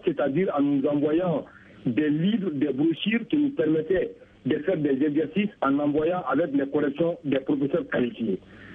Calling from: Bamako, Mali; Moi, je suis ici du Mali. Je viens de Bamako.

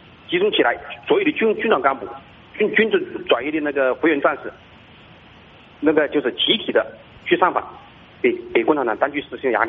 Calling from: Hubei, China; 这个呢我是湖北的

